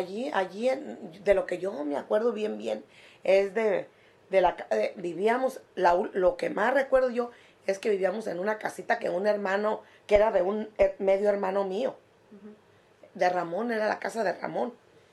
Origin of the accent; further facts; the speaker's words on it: Pajacuarán, Michoacán, Mexico; born there; Bueno, pues yo nací en Pajacuarán, Michoacán, el 26 de julio de 1955.